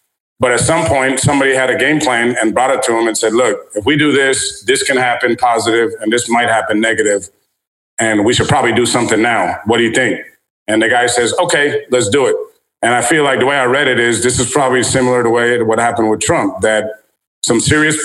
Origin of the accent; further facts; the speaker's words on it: United States; He's a president of the United States. I'm American. I live in this country.